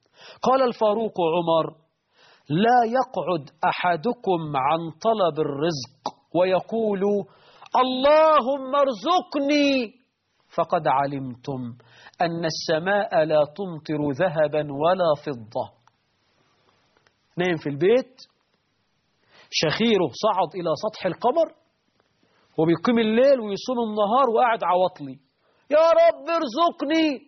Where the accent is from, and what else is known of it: Egypt